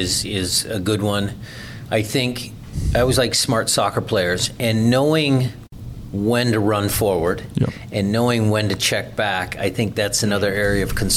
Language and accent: English; Seattle, Washington, United States; coming from a perspective of being born and raised in Seattle.